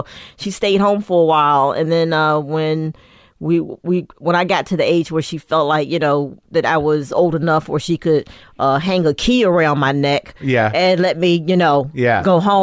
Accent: Maryland, United States; also born or lived in Virginia, United States; I grew up in Virginia, but only until like the third grade, and then my family, we moved to Maryland.

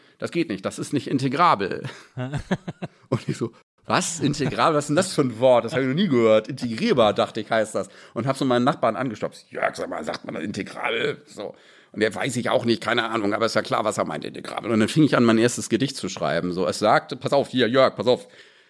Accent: Bad Schwartau, Schleswig-Holstein, Germany; also born or lived in Hamburg; Ich bin gebürtiger Hamburger und habe den Großteil meiner Kindheit und Jugend in Bad Schwartau verbracht, in Schleswig-Holstein.

